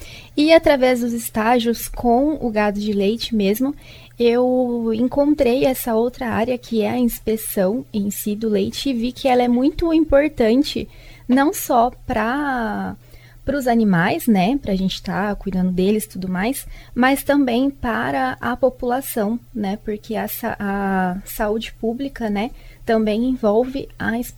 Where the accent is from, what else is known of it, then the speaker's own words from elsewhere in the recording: Avaré, São Paulo, Brazil; Sou de Avaré, interior de São Paulo, e me formei como médica veterinária